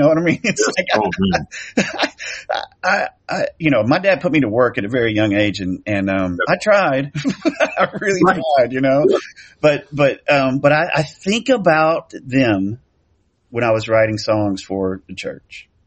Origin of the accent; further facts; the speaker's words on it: El Dorado, Arkansas, United States; That I grew up in El Dorado, Arkansas, and there's some people there who, they don't get the artsy stuff, man.